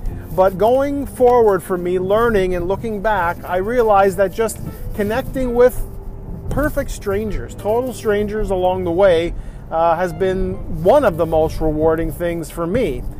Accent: Scarborough, Ontario, Canada; Born and raised in Scarborough, but spent so many years growing up in different parts of Ontario.

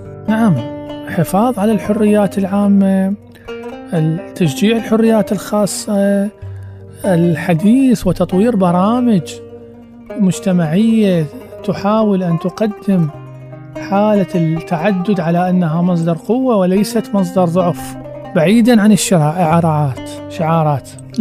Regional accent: Iraq; الثقافة الموحدة اللي تجمعنا كعراقيين منذ القدم

